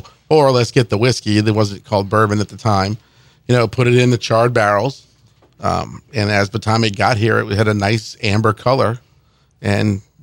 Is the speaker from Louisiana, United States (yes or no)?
yes; New Orleans, Louisiana, United States; I grew up in New Orleans.